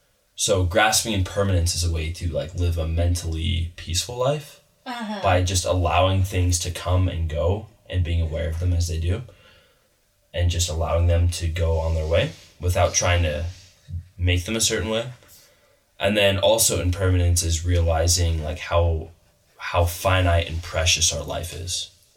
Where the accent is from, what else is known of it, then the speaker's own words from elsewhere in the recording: United States; obviously I grew up in America and I'm not super well educated on this topic